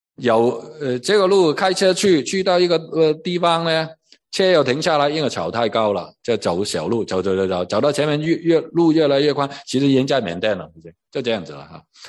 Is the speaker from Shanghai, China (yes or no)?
no; Guangdong, China; 所以巴西我们我们广东人